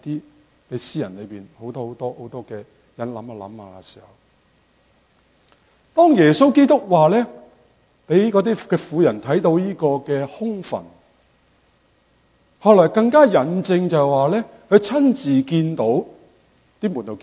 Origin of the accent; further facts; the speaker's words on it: Canada; 我们加拿大人平均是比美国人呢是穷少少的